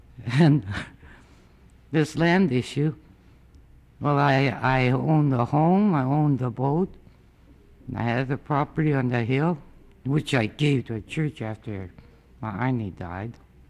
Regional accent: Lake Bay, Alaska, United States; born there; I was born in Lake Bay, Alaska.

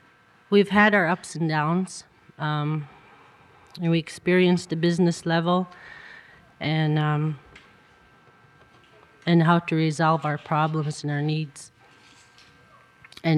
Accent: Port Graham, Alaska, United States; I'm from Port Graham. I was born and raised here. I'd like to say briefly that I'm proud to be Alaska Native.

